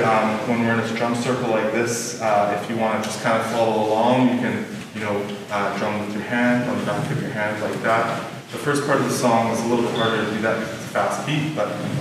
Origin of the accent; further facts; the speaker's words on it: Victoria, British Columbia, Canada; growing up in Victoria, growing up in community, going to cultural community, being connected to the Indigenous community